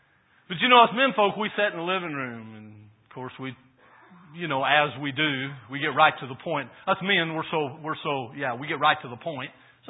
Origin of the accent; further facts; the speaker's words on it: Arkansas, United States; I mean, it's not like we were somebody that had been raised in Holmes County, you know? I mean, we're from Arkansas.